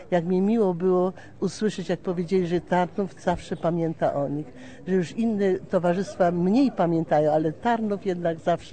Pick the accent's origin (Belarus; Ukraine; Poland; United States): Ukraine; Lviv, Lviv Oblast; No i rodowitą lwowianką, także mogę na ten temat coś powiedzieć.